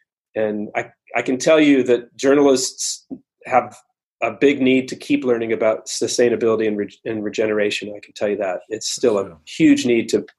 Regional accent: Louisville, Kentucky, United States; also born or lived in Los Angeles; I'm from Louisville.

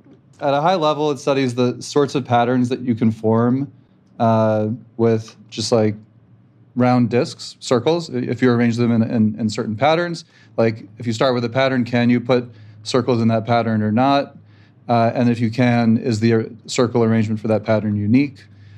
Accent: New York, United States; also born or lived in Ukraine; I was born in Ukraine, actually, and grew up in New York and went to Michigan for grad school.

